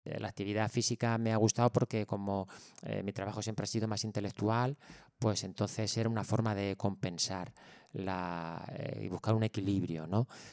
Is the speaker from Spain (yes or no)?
yes; Ciudad Real, Castilla-La Mancha, Spain; also born or lived in Granada; cuando me vine a Ciudad Real a vivir, aunque yo soy de Ciudad Real, pero bueno, me fui a estudiar a Granada y mi familia y tal, pero me vine hace 21 años